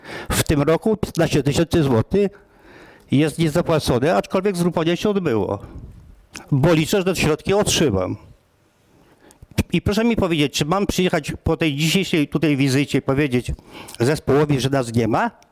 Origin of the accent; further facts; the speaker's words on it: Przemków, Lower Silesian Voivodeship, Poland; A pochodzę z miejscowości Przemków.